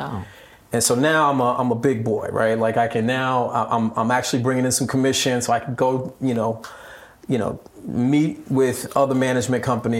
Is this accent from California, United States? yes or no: yes; Long Beach, California, United States; have the cultural identity that was so important to me growing up in Long Beach.